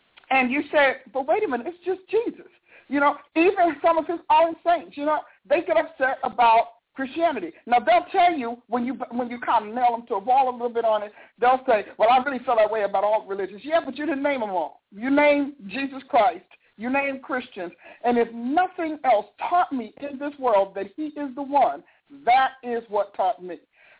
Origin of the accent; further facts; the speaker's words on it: New Jersey, United States; now in Oklahoma, United States; I know I'm from Jersey, and I got to tell you, I am excited that God moved me to Oklahoma when it comes to wintertime.